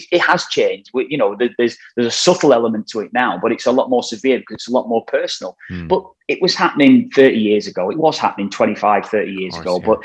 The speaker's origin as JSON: {"language": "English", "country": "Ireland", "said": "I'm Irish."}